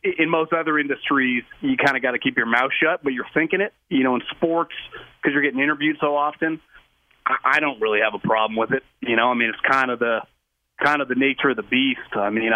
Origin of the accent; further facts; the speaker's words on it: Sacramento, California, United States; Born and raised in the Sacramento area when they used to make fun of us for the cowbells, than watching the Lakers lose